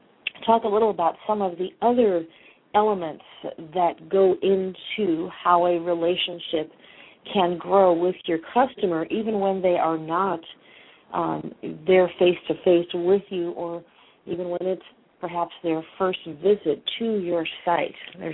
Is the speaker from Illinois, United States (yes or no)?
yes; Chicago, Illinois, United States; I'm from Chicago originally, and my father and my aunt still live up in Chicago